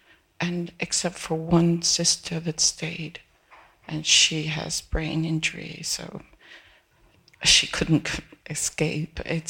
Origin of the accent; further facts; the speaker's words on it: Peru; I come from South America. I was born in Peru.